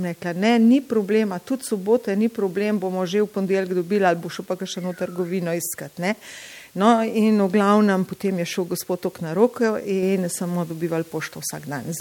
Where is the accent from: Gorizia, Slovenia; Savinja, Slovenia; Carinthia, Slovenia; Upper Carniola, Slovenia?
Upper Carniola, Slovenia; Tako, to je pa pač izhajam z Gorenjske in imam ta vesele, no.